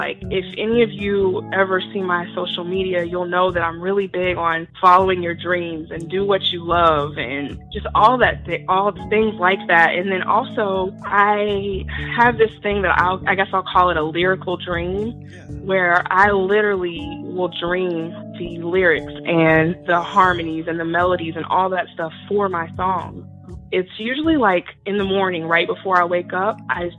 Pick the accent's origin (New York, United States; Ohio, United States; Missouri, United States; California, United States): Missouri, United States; St. Louis; I'm from St. Louis, Missouri, and she was supposed to come here last month